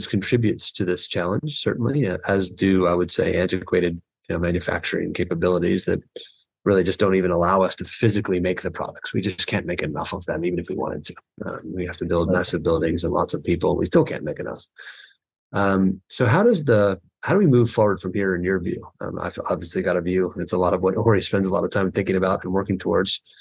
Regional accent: United States; now in London, United Kingdom; being an American who lives in London and spent a fair amount of time working in the European healthcare systems.

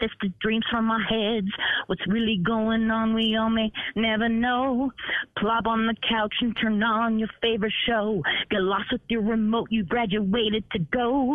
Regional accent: Hayward, California, United States; I grew up on Kelly Hill in Haystack. I'm from the Haystack, so.

